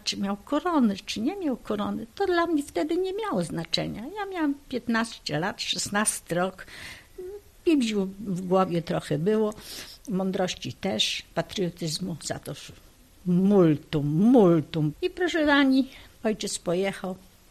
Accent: Lviv, Lviv Oblast, Ukraine; now in Poland; A ja 73 lata będzie, jak wyjechałam transportem z Lwowa 8 maja 1945 roku.

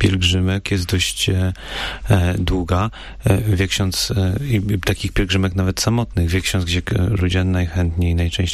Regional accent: central Poland, Poland; ja pochodzę raczej z centralnej Polski

